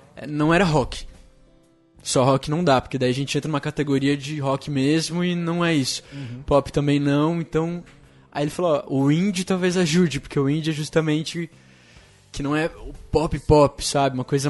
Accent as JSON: {"language": "Portuguese", "town": "Curitiba", "region": "Paraná", "country": "Brazil", "tie": "born or raised there", "also_born_or_lived": "Porto Alegre", "said": "Eu nasci em Porto Alegre e eu fui morar em Curitiba quando era bem pequeno."}